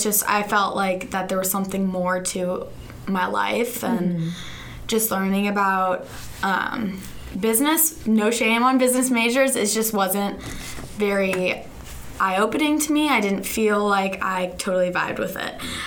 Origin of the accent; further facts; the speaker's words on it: St. Louis, Missouri, United States; I'm from St. Louis, Missouri, and my last name is actually German.